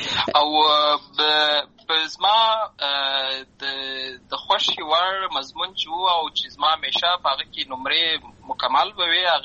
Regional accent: Lashkar Gah, Helmand, Afghanistan; زه په اصل کې د اروزګان ولایت یم، اما زه په هلمند ولایت لشکرګاه کې پیدا شوی یم، اما د لوی سوی یم. همالته مې ښوونځی لوستی ده، همالته مې ټول ژوند مې له هماغه ځای څخه پیل شوی دی، خو په اصل کې زه د اروزګان ولایت څخه.

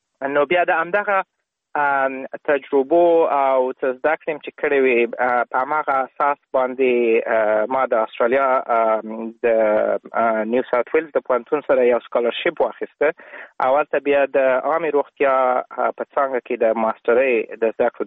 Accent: Baraki Barak, Logar, Afghanistan; born there; لکه څنګه چې تاسو نوم واخیسته. زه په افغانستان کې د لوګر ولایت د برکی برک په ولسوالۍ کې په یوه کلیواله منطقه کې زیږیدلی یم. تقریبا د ژوند اولنی نه کلونه مې په کلي کې تیر کړي دي

